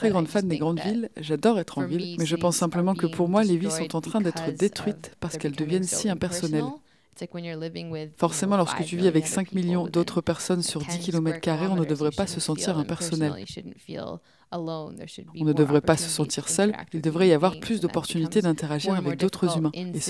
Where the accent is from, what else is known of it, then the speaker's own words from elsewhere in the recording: Ontario, Canada; now in Toronto, Canada; je suis originaire du Canada, je vis à Toronto